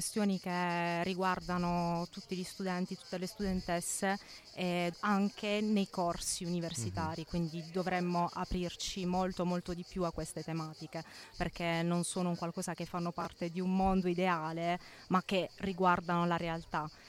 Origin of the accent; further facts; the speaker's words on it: Bari, Apulia, Italy; Da Bari e studio a Bari.